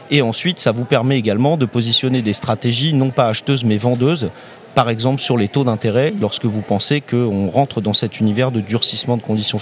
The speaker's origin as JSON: {"language": "French", "town": "Paris", "region": "Île-de-France", "country": "France", "said": "Alors, ce n'est pas parce qu'on est parisien et que c'est à côté de chez nous."}